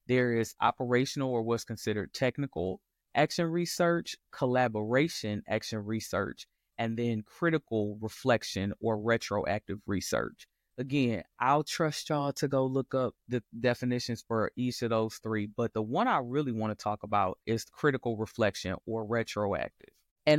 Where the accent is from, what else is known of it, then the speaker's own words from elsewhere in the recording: Detroit, Michigan, United States; because y'all know I'm from Detroit.